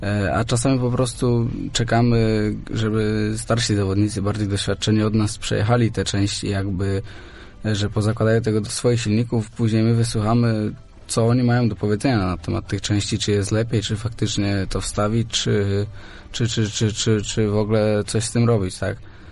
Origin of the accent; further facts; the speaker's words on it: Ostrów Wielkopolski, Greater Poland Voivodeship, Poland; Jestem z Ostrowa Woli Wielkopolskiego